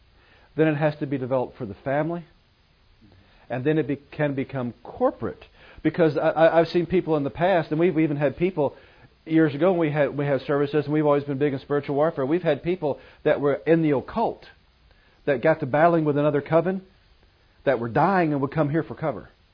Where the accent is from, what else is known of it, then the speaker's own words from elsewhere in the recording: United States; Our protection will not be because I'm an American.